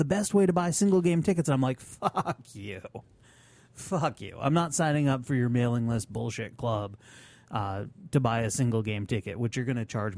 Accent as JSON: {"language": "English", "region": "Vermont", "country": "United States", "tie": "born or raised there", "said": "Well, back in my home state, a love of bacon caused a firestorm."}